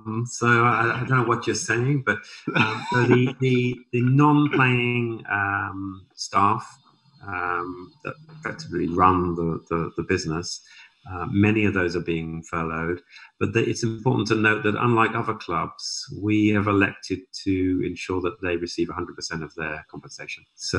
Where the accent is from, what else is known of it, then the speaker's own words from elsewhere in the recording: Southampton, South East England, United Kingdom; I'm obviously from Southampton